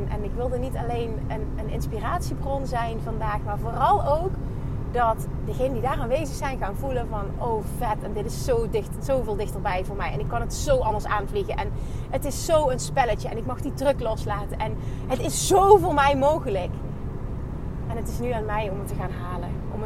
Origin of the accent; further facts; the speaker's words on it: Limburg, Netherlands; In Limburg, in Midden-Limburg, eigenlijk in de buurt waar ik vandaan kom.